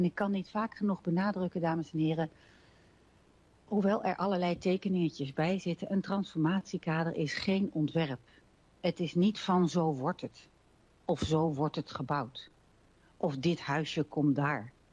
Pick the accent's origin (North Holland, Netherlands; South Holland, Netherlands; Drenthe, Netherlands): Drenthe, Netherlands; Midlaren; ben ik geboren en getogen in Midlaren